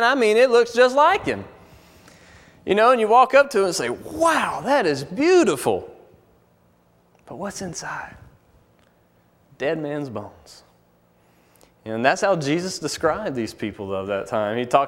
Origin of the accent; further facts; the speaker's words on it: Alabama, United States; I'm from Alabama. You know how it works.